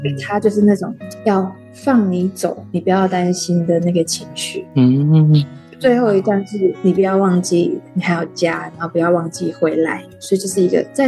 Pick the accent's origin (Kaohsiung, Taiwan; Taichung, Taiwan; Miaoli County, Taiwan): Kaohsiung, Taiwan; Liugui; 我小时候生活在那个六龟嘛，然后六龟就是一个很淳朴、很纯真，然后保留了大自然非常多的地方。